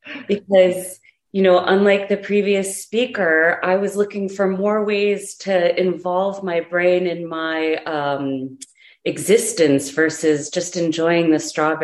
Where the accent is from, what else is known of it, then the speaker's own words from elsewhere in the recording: New York, United States; I just wanted to say, as a New Yorker